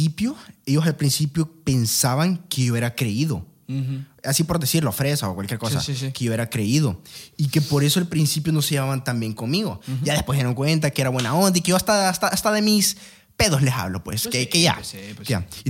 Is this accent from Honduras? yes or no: yes; Valle de Ángeles, Francisco Morazán, Honduras; Somos de Valle de Ángeles, loco.